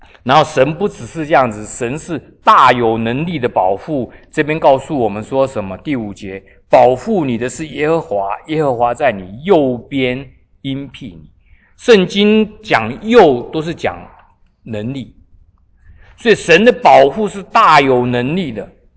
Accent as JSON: {"language": "Chinese", "country": "China", "said": "我们中国人观念是这样子啊，我们在那种环境中长大的就是这样子啊"}